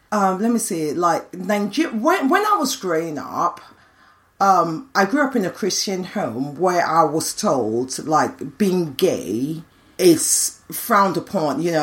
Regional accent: Nigeria; As I said, I've got two girls and we are very loud. I'm Nigerian, so very loud.

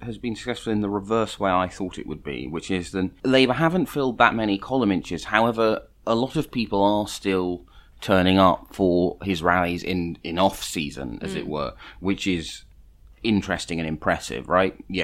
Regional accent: London, United Kingdom; I can't drive because I grew up in London, right?

